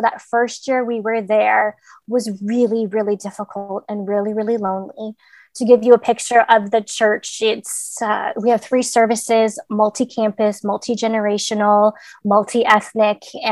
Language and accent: English; Canada; I was born and raised in Canada, but have lived pretty much all over the world